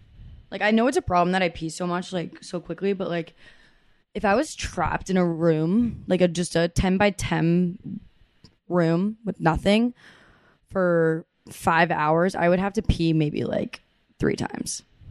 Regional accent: Massachusetts, United States; which I'm from Massachusetts. So Canada's not very far

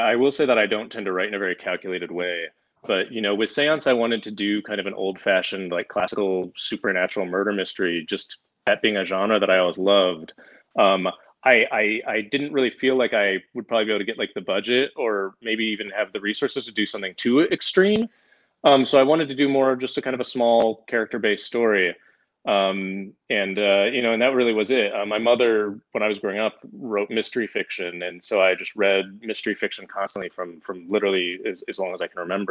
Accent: Missouri, United States; a $60,000 horror movie that I would shoot myself on 16mm back in my hometown in Missouri.

